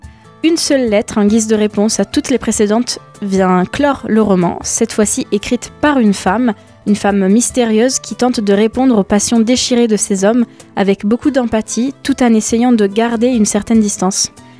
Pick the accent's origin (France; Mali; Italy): Italy; Venice, Veneto; born there; dont la cérémonie de remise de prix se passe à Venise, ma ville natale.